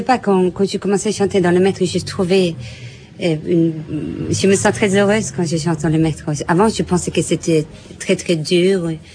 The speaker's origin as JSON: {"language": "French", "town": "Helsinki", "region": "Uusimaa", "country": "Finland", "also_born_or_lived": "Madrid, Spain", "second_language": "French", "said": "nous sommes des Finlandais et nous sommes nés en Helsinki."}